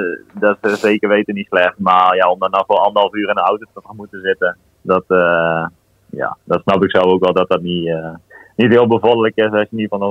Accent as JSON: {"language": "Dutch", "town": "Ulft", "region": "Gelderland", "country": "Netherlands", "said": "Dat is in mijn woonplaats gevangen, waar ik vandaan kom in Ulf."}